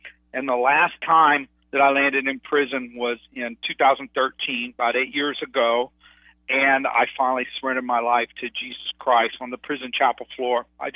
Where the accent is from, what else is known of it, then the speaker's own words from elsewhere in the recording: Dallas, Texas, United States; Well, I grew up in Dallas, Texas, and you know Texas is big for football